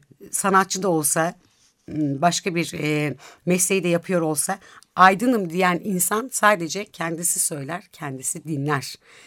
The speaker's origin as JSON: {"language": "Turkish", "region": "Ankara", "country": "Turkey", "tie": "born or raised there", "said": "Ankara gibi bir şehirde yetiştim."}